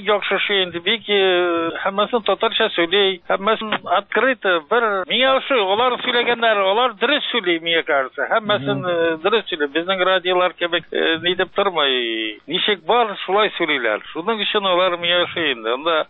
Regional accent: Küsäk, Bashkortostan, Russia; born there; Мин Башкортстанда тудым, Аурғазинский районында, авыл Күсәк авылында.

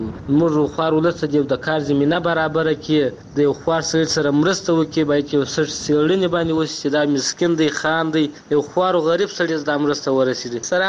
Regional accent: Helmand, Afghanistan; موږ د هلمند یو.

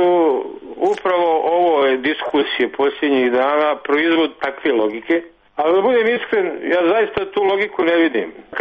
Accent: Banja Luka, Republika Srpska, Bosnia & Herzegovina; born there; ja sam rođen u Banja Luci, živim u Banja Luci.

